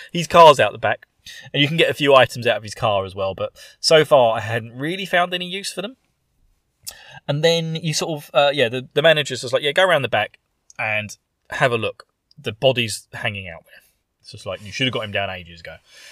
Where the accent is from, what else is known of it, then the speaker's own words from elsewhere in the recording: East of England, United Kingdom; accent: Essex; I've got an Essex accent. I'm from Essex.